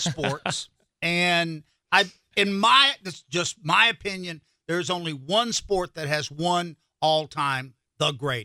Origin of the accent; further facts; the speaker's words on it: North Carolina, United States; You get even into basketball, and I'm from North Carolina.